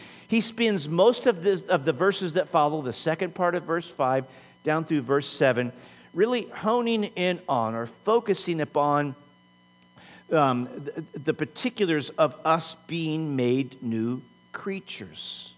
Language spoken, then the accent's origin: English; St. Louis, Missouri, United States; I'm from St. Louis. I'm always going to want to put an R in there. I know there's not an R in there